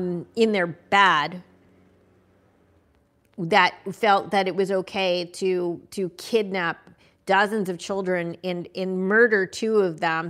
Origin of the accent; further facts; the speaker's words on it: United States; born there; I'm so blessed and proud and lucky to have been born in this country and to be an American.